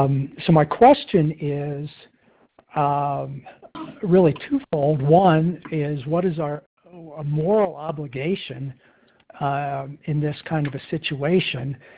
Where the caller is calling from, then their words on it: Silverthorne, Colorado, United States; from Silverthorne.